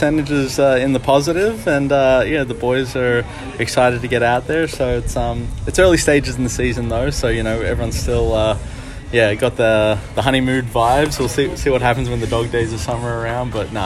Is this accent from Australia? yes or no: yes; Australia; moved away; Now, for me, growing up in Australia, you try and get on the field as much as you can in a team environment